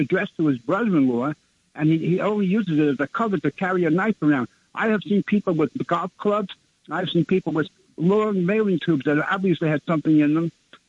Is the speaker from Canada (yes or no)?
no; Brooklyn, New York, United States; from Brooklyn.